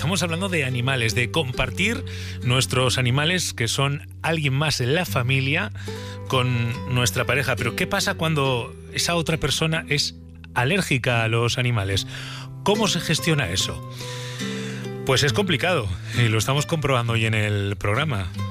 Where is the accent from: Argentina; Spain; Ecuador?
Spain; Burgos, Castile and León; desde mi tierra, desde Burgos.